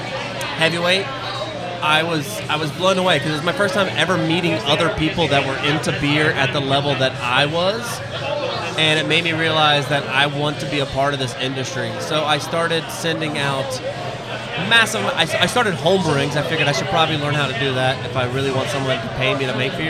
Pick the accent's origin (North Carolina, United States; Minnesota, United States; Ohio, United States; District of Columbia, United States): North Carolina, United States; moved away; also born or lived in Colorado; I'm from North Carolina, born and raised for most of my time. I eventually moved out to Colorado, which is where I really got into beer.